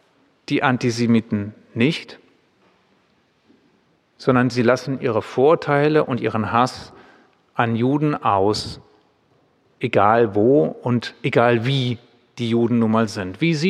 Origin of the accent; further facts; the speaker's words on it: Darmstadt, Hesse, Germany; Ich bin aufgewachsen in Darmstadt. Ich bin zur Schule gegangen in Darmstadt, damals ans Ludwig-Georgs-Gymnasium.